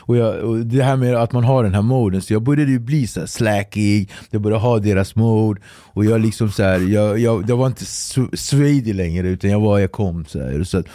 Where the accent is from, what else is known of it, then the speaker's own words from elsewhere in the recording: Sweden; det var ju det jag kallades. Så … jag är från Sverige